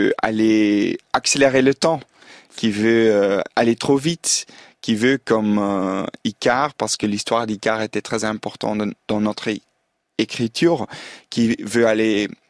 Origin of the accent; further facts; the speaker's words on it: Belgium; Mais je suis belge